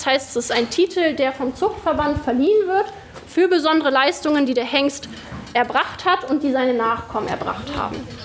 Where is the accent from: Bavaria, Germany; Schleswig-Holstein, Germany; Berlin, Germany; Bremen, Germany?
Berlin, Germany; Ich komme aus Berlin.